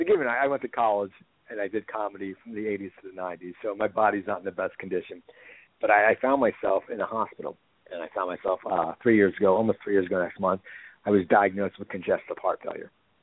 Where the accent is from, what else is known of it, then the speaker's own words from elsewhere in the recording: New Jersey, United States; I mean, I grew up in New Jersey, so I call it east, but I call you south.